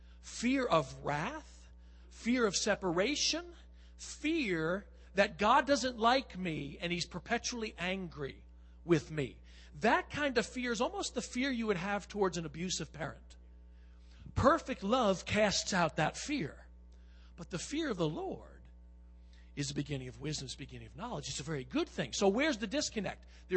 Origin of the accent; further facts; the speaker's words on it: Staten Island, New York, United States; Growing up in Staten Island, I remember the good humor man.